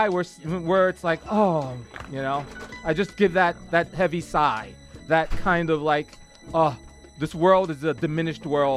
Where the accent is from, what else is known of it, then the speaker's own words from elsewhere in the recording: New York City, New York, United States; when I was a kid listening to soul music, WWRL, in my hometown of New York City.